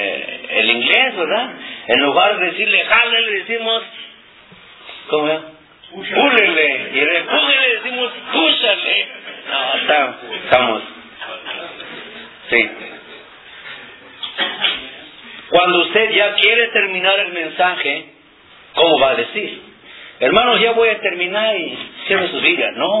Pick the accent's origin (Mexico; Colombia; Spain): Mexico; first language Nahuatl; Spanish is a second language; el náhuatl es mi idioma materno.